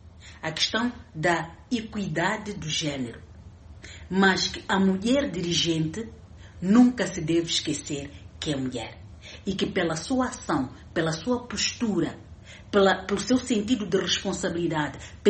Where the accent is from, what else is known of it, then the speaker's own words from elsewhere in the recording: Mozambique; Porque nós próprios, como nação, como moçambicanos, dizemos que, olha, contamos com as nossas próprias forças.